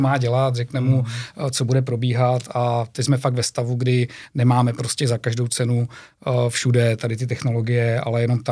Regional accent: Moravia, Czechia; To já jsem z Moravy, vlastně říkáme i v direktě.

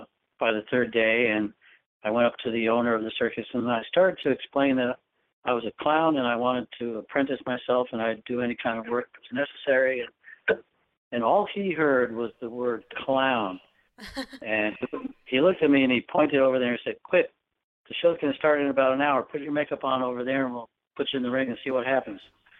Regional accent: North Haven, Connecticut, United States; I grew up in North Haven, Connecticut, and it was a area of farmland, more or less, when I was growing up before it got built up to suburbia.

